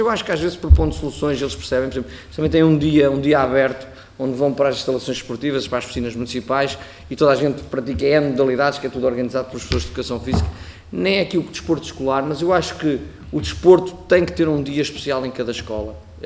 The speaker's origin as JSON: {"language": "Portuguese", "town": "São João da Madeira", "region": "Aveiro", "country": "Portugal", "said": "sou de São João da Madeira"}